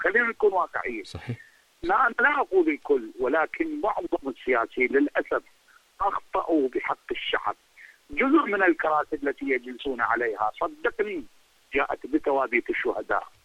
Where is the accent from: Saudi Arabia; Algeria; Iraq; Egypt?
Iraq; وانا ابن العراق ولن أخشى أحد عندما أقول الحقيقة